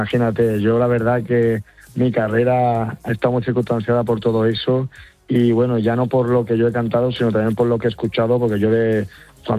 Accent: Seville, Andalusia, Spain; Yo vengo de un barrio de Sevilla que se llama Pinomontano, que se escuchaba muchísimo rap

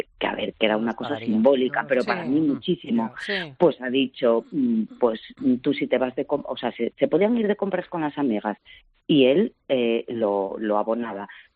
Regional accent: Asturias, Spain; now in Viveiro, Spain; buscando trabajo he venido a Lugo, soy asturiana, pero ahora estoy viviendo en Lugo, en Viveiro.

